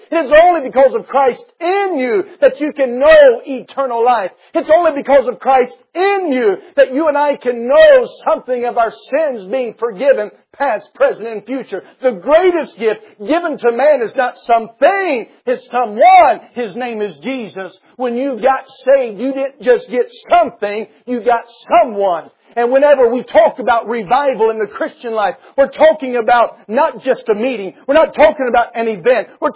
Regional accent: North Carolina, United States; I'm from North Carolina. I talk about Southerners because I are one. And growing up in North Carolina

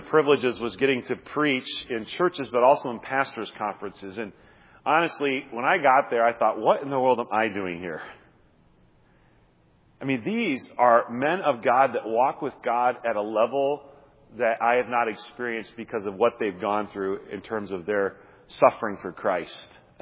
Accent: Nebraska, United States; As a young person growing up in Nebraska, I remember my grandparents' neighbors deciding they were going to build a new house.

